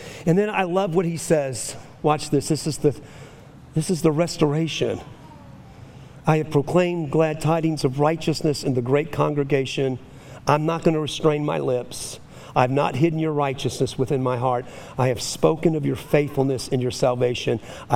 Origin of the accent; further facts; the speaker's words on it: New Orleans, Louisiana, United States; Well, I can, because I grew up in New Orleans, but that's another story.